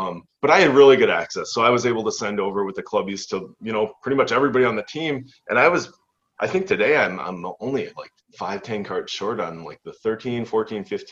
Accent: Minnesota, United States; and I'm from Minnesota. So we got the Twins, we got the big sports teams, but we don't have the minor league.

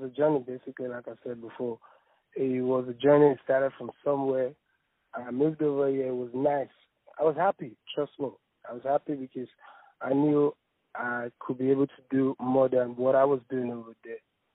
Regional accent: Nigeria; English is a second language; moved away as an adult; now in Australia; Originally, I'm from Nigeria. And I moved to Australia to do some studies, to continue my studies

